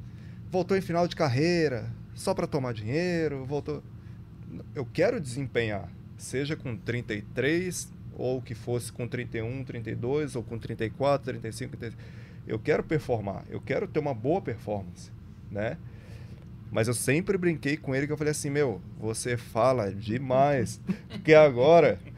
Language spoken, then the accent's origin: Portuguese; Brazil; Falo daqui porque sou brasileiro